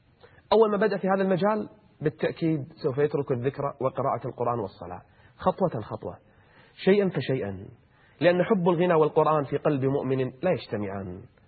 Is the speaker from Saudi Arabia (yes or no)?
no; Kuwait; من وزارة الشؤون الاجتماعية والعمل عندنا في الكويت